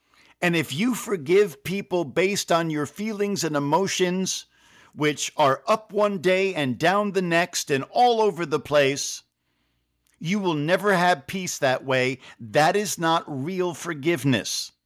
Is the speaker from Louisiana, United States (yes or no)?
no; New Jersey, United States; I was raised in North Jersey around a lot of Jewish people.